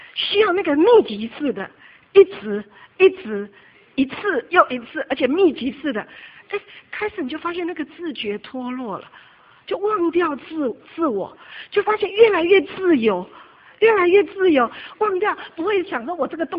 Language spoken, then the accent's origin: Chinese; China; 我好像更多的看见我们中国人真的是5000年悠久历史文化